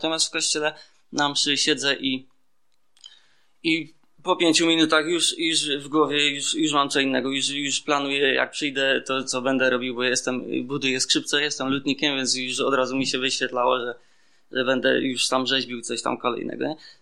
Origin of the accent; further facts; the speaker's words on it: Poronin, Lesser Poland, Poland; to jest Maciek. Pochodzimy z Poronina, czyli zaraz koło Zakopanego. No i Podhale, tak? Katolicyzm bardzo zakorzeniony. My pochodzimy właśnie z takiej rodziny o głębokich tradycjach.